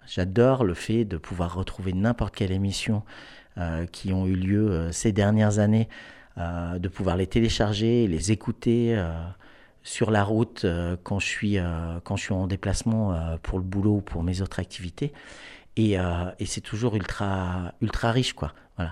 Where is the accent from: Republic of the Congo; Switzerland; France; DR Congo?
France; Auvergne-Rhône-Alpes; de l'autre côté du Glandas, de là où je viens. Je suis originaire du Trièves